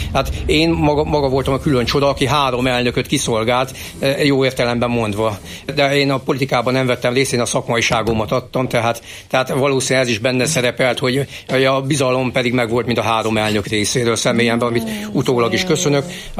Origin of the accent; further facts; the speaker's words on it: Miskolc, Borsod-Abaúj-Zemplén, Hungary; born there; Nővérem Gizella még Torna Szent Jakabon született, annyit pontos, hogy én már Miskolcon születem, tehát én miskolci vagyok. Mint képviselő úr is ugye Miskolc képviselő, tehát én is született miskolci vagyok, de a fele múltam az Torna Szent Jakabhoz között, édesanyám pedig viszlai